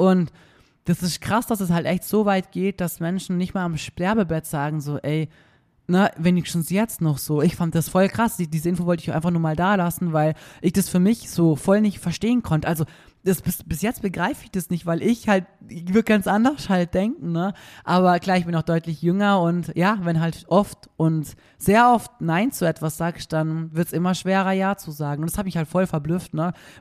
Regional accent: Austria; also es gibt einen Unterschied zwischen einem Spital, das heißt bei uns in Österreich, wie hat es geheißen bei euch in Deutschland?

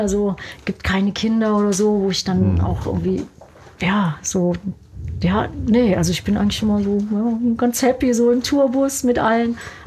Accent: Germany; now in United States; aber Deutschland ist immer noch so, meine Wurzel, meine Heimat.

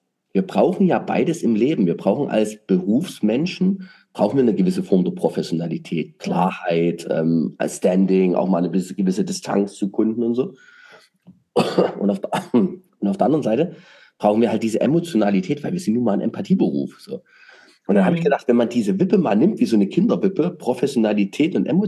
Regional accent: Saxony, Germany; ich kann es schon gar nicht sprechen, ja, als Sachse, ne

